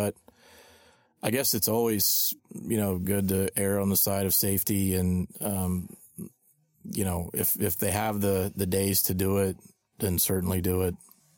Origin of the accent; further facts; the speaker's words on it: Ohio, United States; I'm from Southeast Ohio.